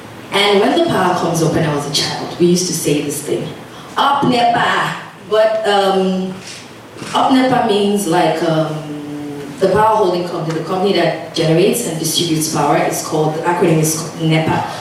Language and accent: English; Nigeria; accent: Nigerian; I'm Nigerian, I grew up in Nigeria, went to school in Nigeria, I have a Nigerian accent.